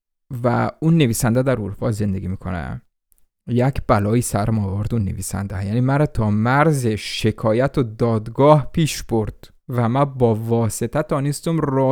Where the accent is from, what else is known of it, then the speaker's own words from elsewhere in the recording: Iran; من ایران در دنیا آمدم بزرگ شده و افغانستان خیلی کم بودم و نمیتونم صحبت کنم، نمیتونم خود رو تغییر بدم.